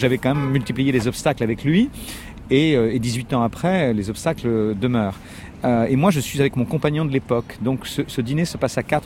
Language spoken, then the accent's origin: French; France; Mais comme nous sommes français, nous disons dîner.